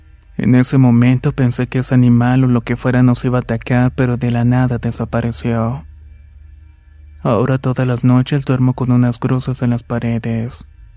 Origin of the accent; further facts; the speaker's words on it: Morelos, Mexico; Soy del estado de Morelos